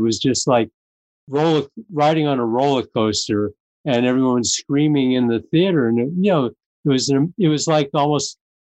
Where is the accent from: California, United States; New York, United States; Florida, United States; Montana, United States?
California, United States; Venice; we grew up in Venice, California. And so that's close to where Santa Monica was.